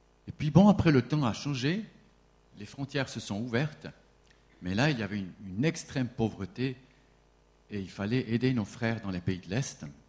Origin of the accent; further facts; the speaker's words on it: Sion, Valais, Switzerland; Je viens. J'ai grandi en Valais, à Sion.